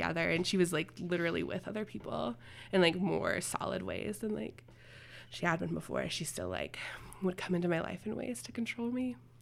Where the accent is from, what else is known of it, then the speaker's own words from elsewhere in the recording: Winnemucca, Nevada, United States; like 6 hours from like her sister's place in Idaho to like my hometown of Winnemucca in the middle of the night